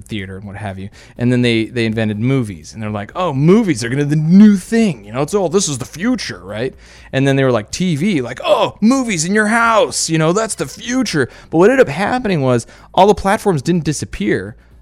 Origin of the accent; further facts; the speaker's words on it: Los Angeles, California, United States; Like, when you say iconic, you got to understand, I come from Los Angeles.